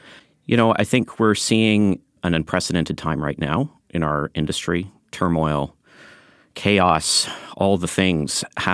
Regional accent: Canada; I'm a Canadian. I've lived in Canada.

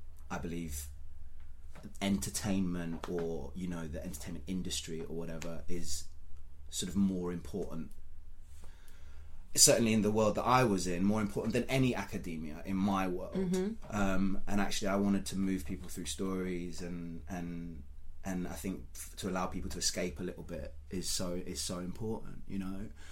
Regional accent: Hackney, London, United Kingdom; I have, you know, a mixed background. I'm from London, I'm Hackney, but also my mum is from Iran

